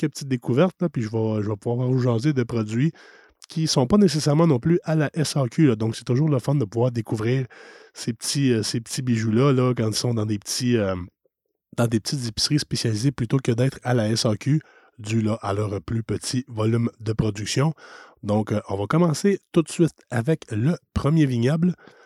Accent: Quebec, Canada; des Cantons de l'Est dans la région de Brome-Missisquoi. Comme je vous ai déjà dit, là, c'est ma région natale

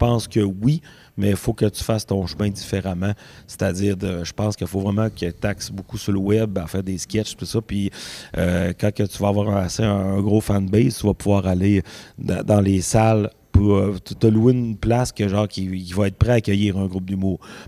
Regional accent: Quebec, Canada; Moi, je viens du Lac-Saint-Jean.

